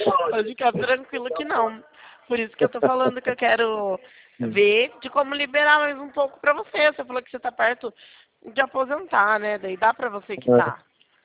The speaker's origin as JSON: {"language": "Portuguese", "town": "Sorocaba", "region": "São Paulo", "country": "Brazil", "said": "Eu sou de Sorocaba."}